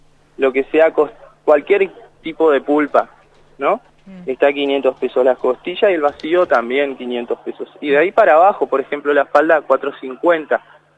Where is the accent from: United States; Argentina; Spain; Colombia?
Argentina; nosotros como argentinos somos súper carnívoros